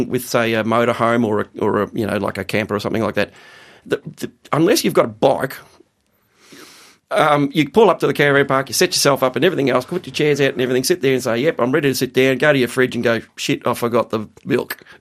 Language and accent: English; Victoria, Australia; And when I explained to the police officer that I was from Victoria, he was having nothing of it.